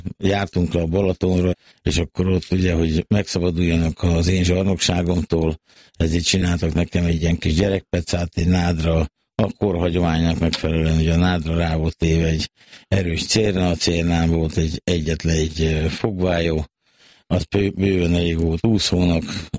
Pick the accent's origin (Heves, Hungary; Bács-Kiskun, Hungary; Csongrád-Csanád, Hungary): Csongrád-Csanád, Hungary; Szentes; Szentesen nőttem fel